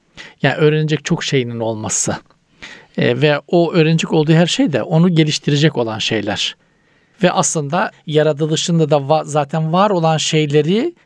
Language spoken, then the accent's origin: Turkish; Black Sea Region, Turkey